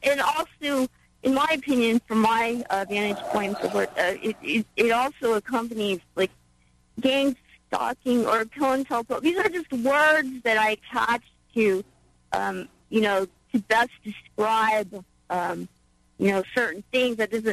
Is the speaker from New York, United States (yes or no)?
no; Seattle, Washington, United States; I'm from Seattle.